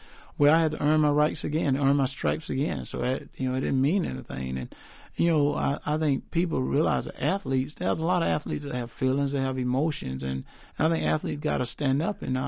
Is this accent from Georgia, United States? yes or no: yes; Wrightsville, Georgia, United States; Well, where I grew up at in Wrightsville, Georgia, I didn't.